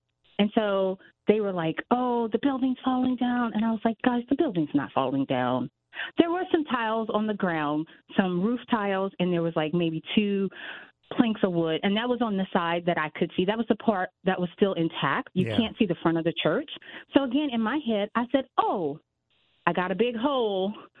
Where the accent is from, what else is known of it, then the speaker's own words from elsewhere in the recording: the South, United States; now in Connecticut, United States; you know, we're in Connecticut. It snows. I'm originally from the South.